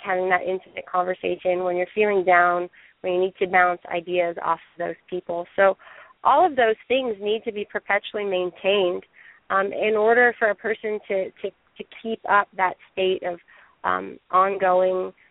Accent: United States; this is the message that I was given growing up in America.

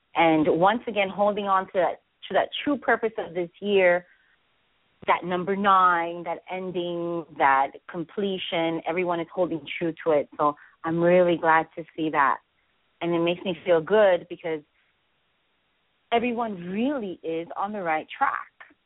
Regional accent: Boston, Massachusetts, United States; And as a little girl growing up in Boston and the big Irish festival, I always dreamt of going to the big, big one

